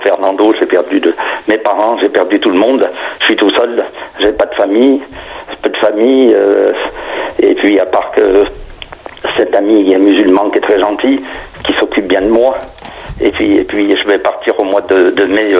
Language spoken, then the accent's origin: French; Italy; je suis d'origine sicilienne, je suis italien